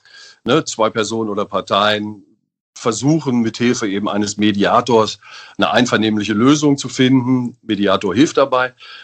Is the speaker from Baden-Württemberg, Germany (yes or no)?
no; Einbeck, Lower Saxony, Germany; born there; Ich bin ja in der Bierstadt geboren.